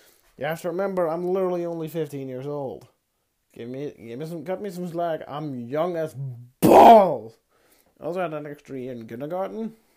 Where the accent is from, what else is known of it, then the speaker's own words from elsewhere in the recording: Denmark; English is a second language; grandma's place to get something for my trip to Copenhagen, funny enough, the capital of Denmark, my home country.